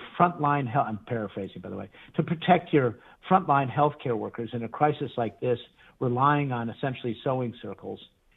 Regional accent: Detroit, Michigan, United States; I grew up in the Detroit area.

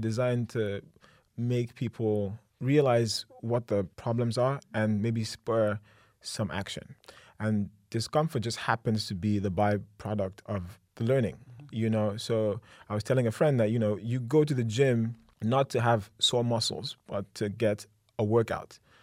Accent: Nigeria; But I'm Nigerian. I cook Nigerian food. I think the menu is going to be some staples from where I'm from.

